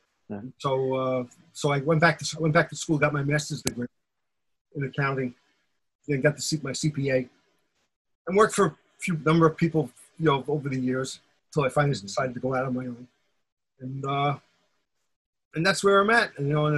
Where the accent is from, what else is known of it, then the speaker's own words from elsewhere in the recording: New York City, New York, United States; I was from the Bensonhurst section. So I grew up there until I got married and then I moved to Queens.